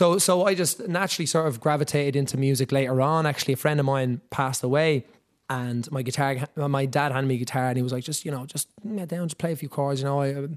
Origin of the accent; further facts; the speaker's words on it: Rathfarnham, Leinster, Ireland; we grew up in Rathfarnham, and just the corner of the top house there in Moyville